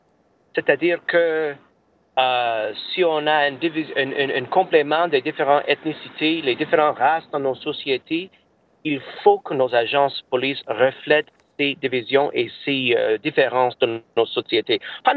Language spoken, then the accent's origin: French; Canada; nous avons les mêmes problèmes chez nous au Canada